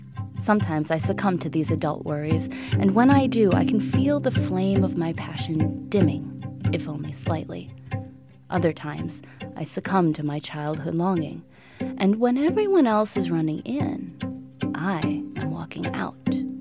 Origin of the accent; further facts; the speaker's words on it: Oshkosh, Wisconsin, United States; Growing up in Oshkosh, I had the fortune to have a mother